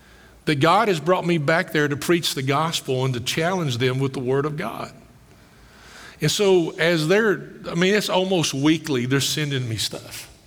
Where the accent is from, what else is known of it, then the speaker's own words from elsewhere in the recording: Summersville, Kentucky, United States; also born or lived in Campbellsville; I grew up partly in Summersville, a little town of 500 people, less now, beautiful little town, wonderful town.